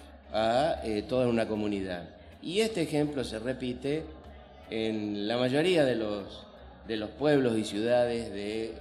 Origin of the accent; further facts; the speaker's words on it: Recreo, Santa Fe, Argentina; Yo soy de Recreo, provincia de Santa Fe, una ciudad de menos de 20.000 habitantes